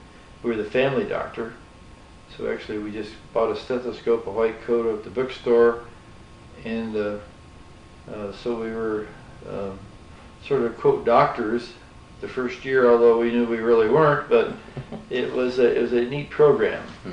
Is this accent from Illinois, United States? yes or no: no; Rochester, New York, United States; also born or lived in Speedway, Indianapolis, Indiana; And we moved from Speedway, Indianapolis, to Rochester, New York. I had started Cub Scouts in Indiana. When we moved to Rochester, New York, I went to high school at Brighton High School in Rochester, New York